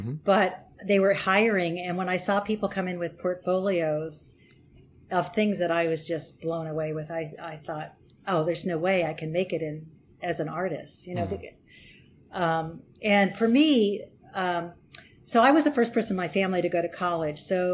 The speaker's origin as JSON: {"language": "English", "town": "Avoca", "region": "Pennsylvania", "country": "United States", "tie": "born or raised there", "said": "went to first grade in Avoca, and that was our kind of our base for, so Pennsylvania was sort of my home state, and that's why I went to Penn State."}